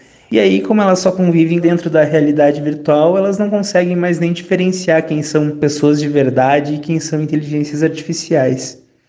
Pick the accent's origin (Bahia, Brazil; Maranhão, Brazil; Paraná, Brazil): Paraná, Brazil; Curitiba; born there; now in Brasília, Brazil; nasci em Curitiba, moro em Brasília já há 7 anos